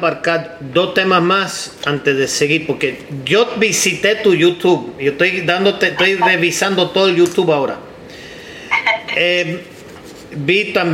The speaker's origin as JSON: {"language": "Spanish", "region": "Ohio", "country": "United States", "tie": "born there", "said": "Yo nací en Ohio de padre cubano, y ante eso los familiares míos eran de España."}